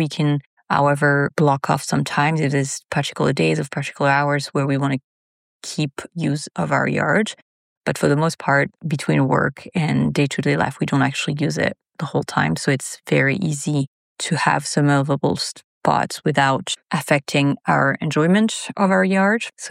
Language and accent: English; Nova Scotia, Canada; from Nova Scotia, Canada.